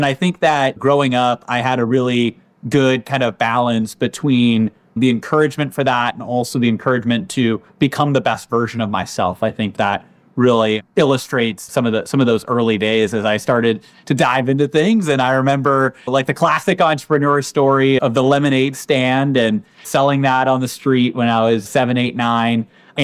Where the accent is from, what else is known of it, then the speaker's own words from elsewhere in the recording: Chelmsford, Massachusetts, United States; born there; Yeah, so I was born in Chelmsford, Massachusetts